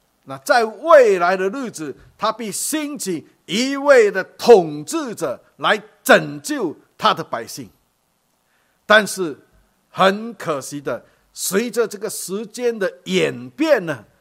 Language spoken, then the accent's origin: Chinese; Singapore; 来呢，啊，来自一个小小的新加坡啊。我记得我刚来的时候，我跟一个洋人啊。分享我是从新加坡来的哈